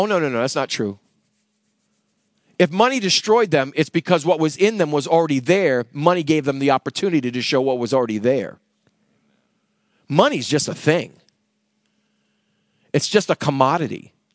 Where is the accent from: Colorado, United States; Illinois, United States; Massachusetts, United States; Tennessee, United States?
Massachusetts, United States; We grew up in Massachusetts. Our house was over 200 years old.